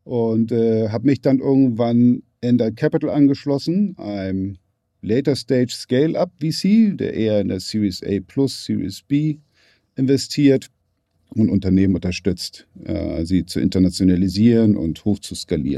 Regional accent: Hamburg, Germany; born there; also born or lived in London; Ich bin hier in Hamburg geboren.

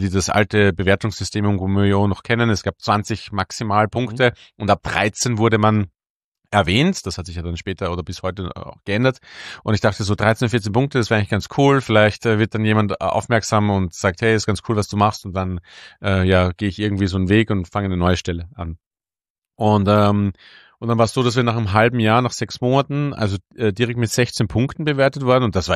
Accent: Austria; moved away as an adult; now in Berlin, Germany; Und ich bin einfach nicht mit Sternen sozialisiert. Das gab es bei uns in Österreich nicht.

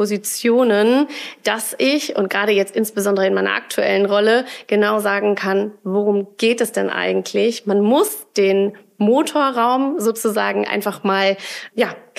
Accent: Duisburg, North Rhine-Westphalia, Germany; ich bin ja ein Kind des Ruhrgebiets, bin in Duisburg geboren und aufgewachsen.

